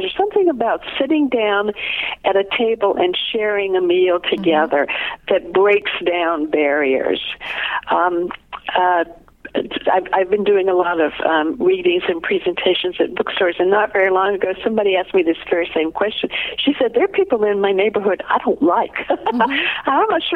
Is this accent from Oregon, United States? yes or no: yes; Portland, Oregon, United States; I was invited to a soup night in my hometown of Portland, Oregon.